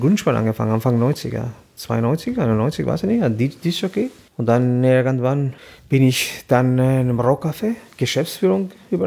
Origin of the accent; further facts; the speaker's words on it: Tirana, Tirana County, Albania; German is a second language; now in Germany; Ich komme aus Albanien, Tirana.